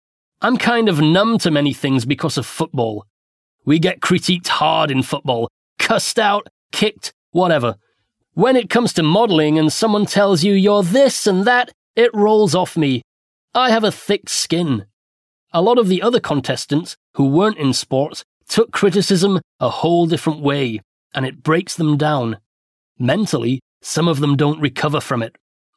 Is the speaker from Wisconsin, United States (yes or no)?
no; Bridgeport, Connecticut, United States; People hear Connecticut and think of white picket fences, but in fact, Bridgeport is the 9th most dangerous city in the United States.